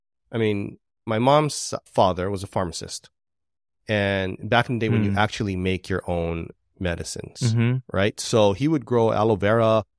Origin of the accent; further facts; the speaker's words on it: Manoa, Hawaii, United States; So mine would be, I grew up here in Manoa.